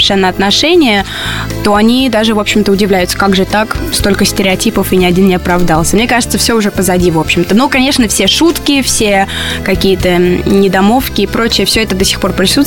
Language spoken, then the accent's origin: Russian; Russia; accent: American; Поэтому, если бы я не сказала, что я русская, наверное, бы мало кто об этом догадался.